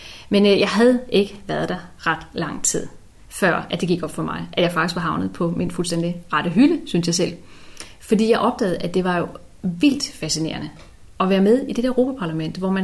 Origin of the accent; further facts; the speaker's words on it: Søndersø, Region of Southern Denmark, Denmark; jeg stillede op på Fyn, fordi jeg kom fra Fyn, jeg voksede op på Fyn. Og ikke bare på Fyn, jeg voksede op i Søndersø, som en del af den hedengangne Otterup-kredsen.